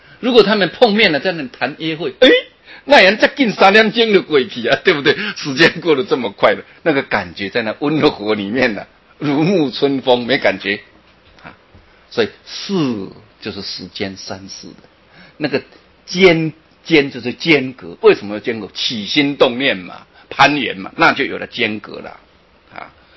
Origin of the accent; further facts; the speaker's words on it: Taiwan; 但是我们台湾人最聪明